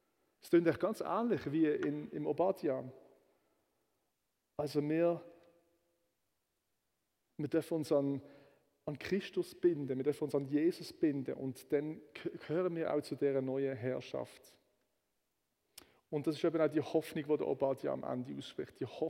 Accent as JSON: {"language": "German", "country": "Switzerland", "said": "Und ich denke auch, wir als Schweizer können uns da nicht rausnehmen."}